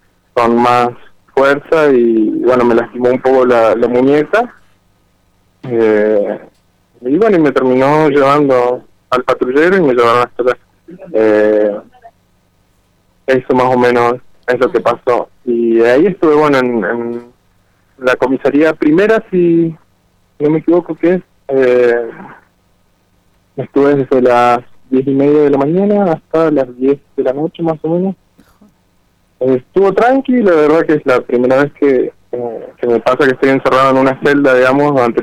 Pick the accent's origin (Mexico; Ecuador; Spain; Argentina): Argentina; Barreal, San Juan; yo crecí en Barreal